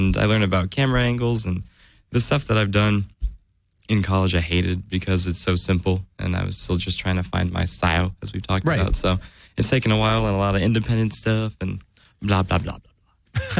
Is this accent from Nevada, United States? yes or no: yes; Las Vegas, Nevada, United States; moved away as an adult; also born or lived in Santa Maria, California; I was born in Santa Maria, California. All right. And then at the age of like 2, moved to Las Vegas. And so I just tell everybody I'm from Vegas because I grew up in Vegas, left there when I was 18.